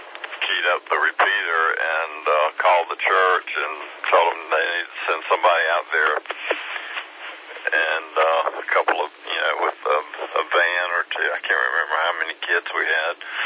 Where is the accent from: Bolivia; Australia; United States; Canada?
United States; Greenville, South Carolina; also born or lived in Charleston; I was born and raised in Greenville, and my wife was too, and we've lived here all our lives except for 2.5 years. We lived in Charleston on James Island